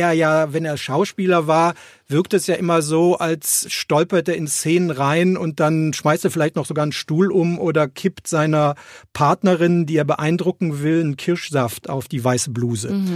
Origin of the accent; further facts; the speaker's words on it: Rhineland, Germany; als Rheinländer setzt man sich über sich selbst hinweg.